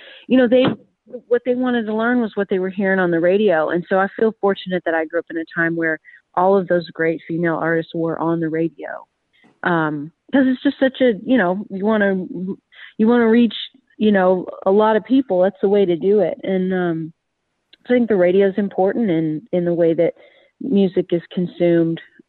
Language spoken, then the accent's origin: English; Morton, Washington, United States; Yeah, Morton, which is quite a way south of Edmonds